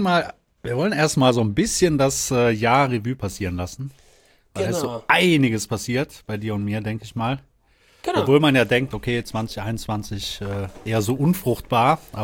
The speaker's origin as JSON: {"language": "German", "town": "Detmold", "region": "North Rhine-Westphalia", "country": "Germany", "tie": "born or raised there", "said": "Und meine Mutter in meiner Heimatstadt Detmold"}